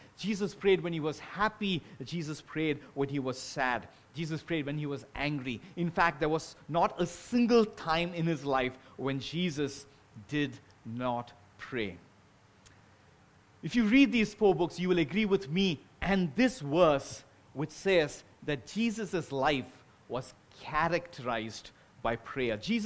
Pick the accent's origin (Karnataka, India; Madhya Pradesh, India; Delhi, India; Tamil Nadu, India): Tamil Nadu, India; Chennai; I grew up in Chennai.